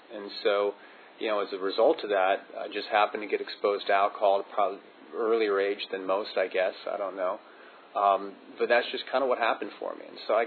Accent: Los Angeles, California, United States; also born or lived in San Francisco; I got sober in California. I'm originally from California, born in San Francisco, and kind of grew up in the Los Angeles area for all my real formative years.

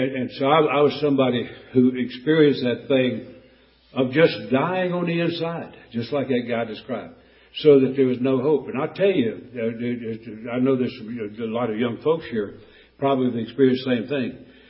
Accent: Mayberry, North Carolina, United States; My God, man, I grew up in Mayberry in North Carolina. I'm not a street thug.

